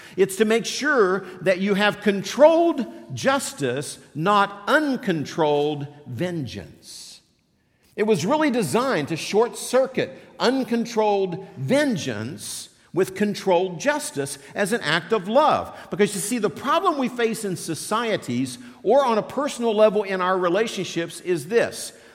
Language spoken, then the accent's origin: English; West Virginia, United States; I grew up in West Virginia. We've got a famous one of these. It's called the Hatfields and McCoys.